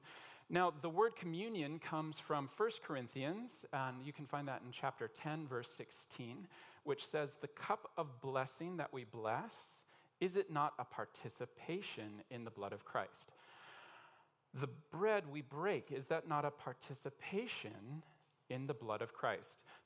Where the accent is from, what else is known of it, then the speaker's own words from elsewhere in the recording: United States; I'm American. I love Thanksgiving.